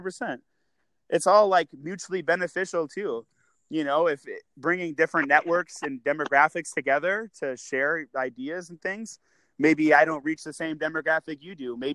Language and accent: English; Saint Paul, Minnesota, United States; But I'm from St. Paul, so.